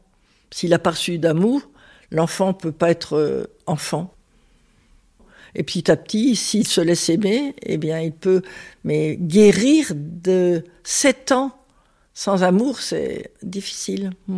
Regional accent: Hauts-de-France, France; j'ai 84 ans bientôt, enfin fin d'année, j'aurai 84 ans. J'habite Roubaix depuis 81. Et avant, j'habitais Croix, qui est juste à côté de Roubaix. Voilà, mais je suis vraiment du Nord.

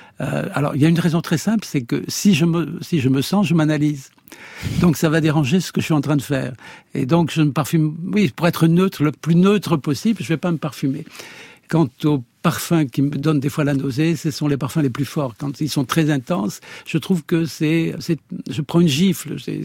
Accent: Grasse, Provence-Alpes-Côte d'Azur, France; born there; Je suis né à Grasse, mais ça, c'est pas un choix.

